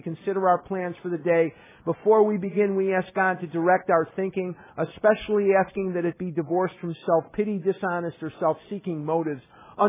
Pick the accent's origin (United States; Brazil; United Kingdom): United States; Chicago, Illinois; I'm from Chicago. I want what I want.